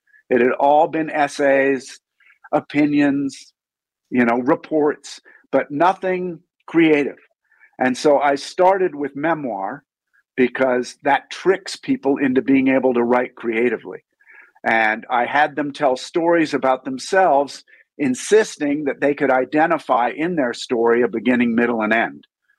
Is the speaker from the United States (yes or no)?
yes; Greenwich, Connecticut, United States; moved away as an adult; also born or lived in New York; now in Idaho, United States; I was born out on Long Island in New York, and I was raised in a suburb of Connecticut called Greenwich. And I drifted out to Idaho in my late 20s